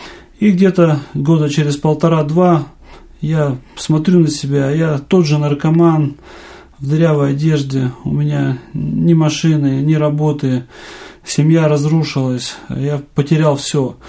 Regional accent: Sverdlovsk Oblast, Russia; я сам родом со Свердловской области, и там у нас был реабилитационный центр для наркоманов

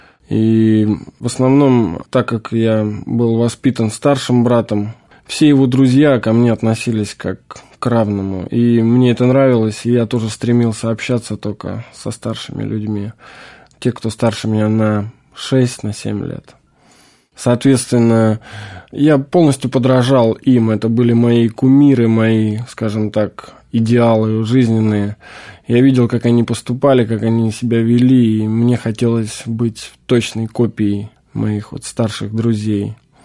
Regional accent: Nevskaya Dubrovka, Leningrad Oblast, Russia; born or raised there

